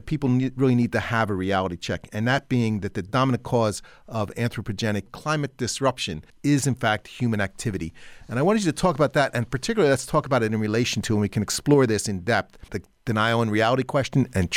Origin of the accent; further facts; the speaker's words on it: East Coast, United States; You know, you think I grew up on the East Coast, you know, we used to go swimming in the Atlantic Ocean.